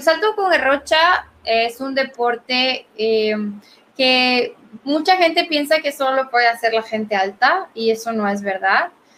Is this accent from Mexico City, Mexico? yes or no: no; Chiapas, Mexico; quiero hacer 10 saltos en 10 escenarios naturales en mi estado, porque yo soy chiapaneca, orgullosa.